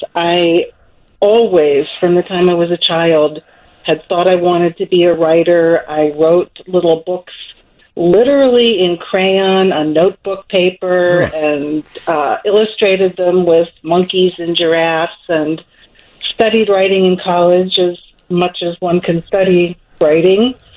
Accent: Pittsburgh, Pennsylvania, United States; now in Chicago, United States; I grew up essentially in Pittsburgh, Pennsylvania.

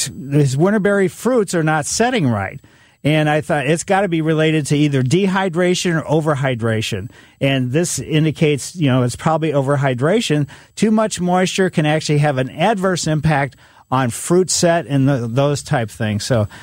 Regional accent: Ellisville, United States; Growing up in Ellisville, you know, we had a pretty big yard, and I found a maple seedling, and because we were in Maple Lane and had 13 maple trees in our yard.

